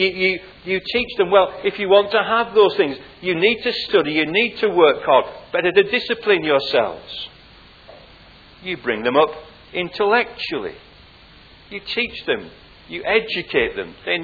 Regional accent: England, United Kingdom; as an Englishman, I'm sure you as Welsh people were really behind the English team.

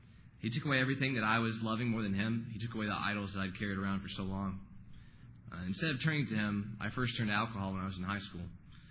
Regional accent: Tennessee, United States; born there

